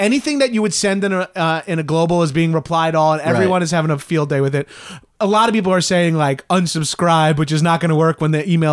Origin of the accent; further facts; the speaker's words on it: Long Island, New York, United States; I follow stand up and I'm from Long Island.